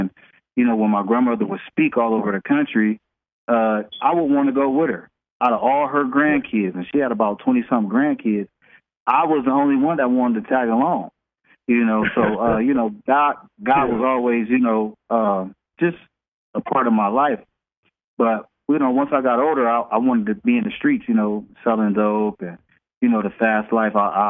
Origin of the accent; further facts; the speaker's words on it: Akron, Ohio, United States; now in Atlanta, United States; I'm from Akron, Ohio, originally, but we just moved to Atlanta. Maybe about a year ago, because we was getting highly booked down here in the South.